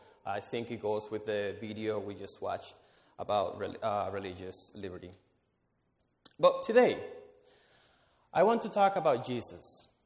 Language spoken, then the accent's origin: English; Dominican Republic; So for those who know me, I'm from the Dominican Republic